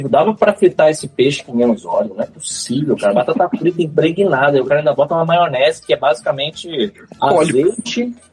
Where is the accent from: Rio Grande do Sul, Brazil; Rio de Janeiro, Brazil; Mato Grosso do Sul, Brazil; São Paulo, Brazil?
Rio de Janeiro, Brazil; now in Petrópolis, Brazil; Tipo, eu sou do Rio de Janeiro.